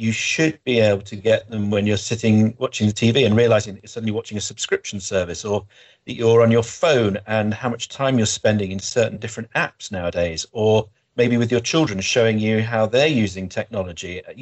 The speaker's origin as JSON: {"language": "English", "town": "Bromsgrove", "region": "West Midlands", "country": "United Kingdom", "tie": "born or raised there", "said": "When I was growing up in Bromsgrove, listening to the radio underneath the duvet, you had to remember the frequencies."}